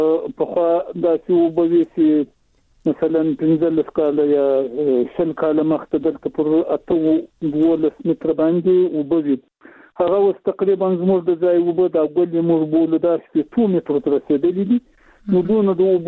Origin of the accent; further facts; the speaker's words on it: Shajoy, Zabul, Afghanistan; هم د زابل ولایت شاجیل ولسوالي.